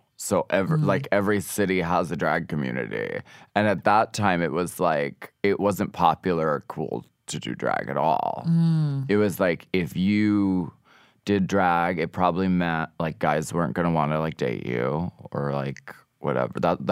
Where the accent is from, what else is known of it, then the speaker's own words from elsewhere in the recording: Erie, Pennsylvania, United States; Erie, Pennsylvania.